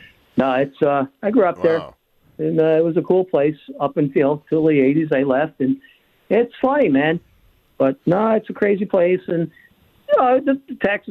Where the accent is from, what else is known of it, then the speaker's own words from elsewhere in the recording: Riverside, New York, United States; now in Cheektowaga, United States; But no, I grew up in Riverside. I'm the progressive street gang guy. And I got out of Riverside. I'm in Cheektowaga, the Cheektowaga Central School District.